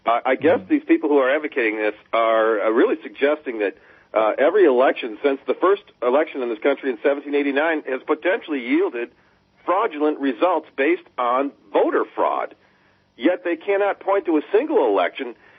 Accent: Michigan, United States; and I'm from Michigan originally.

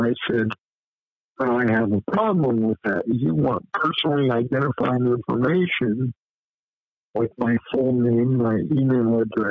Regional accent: Muncie, Indiana, United States; In the 1950s, 60s, and 70s, when I was coming up, oh yeah, because I was from Muncie

